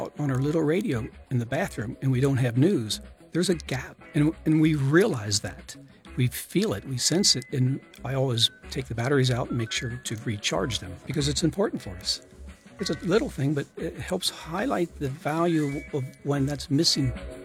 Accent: Cincinnati, Ohio, United States; now in Birmingham, United States; I am originally from the Cincinnati, Ohio area and have been in Birmingham for 30 years.

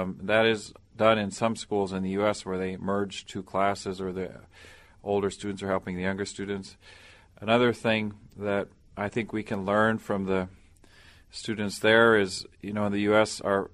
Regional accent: Tanzania; I grew up in Tanzania, East Africa, where my father started the Kilimanjaro Christian Medical Center

